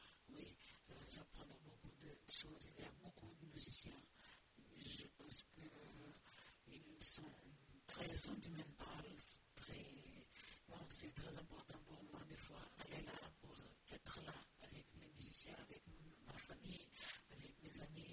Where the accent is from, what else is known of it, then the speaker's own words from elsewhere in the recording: Lisbon, Portugal; Donc, j'ai grandi en Lisbonne avec les rêves d'un jour connaître Cap Vert.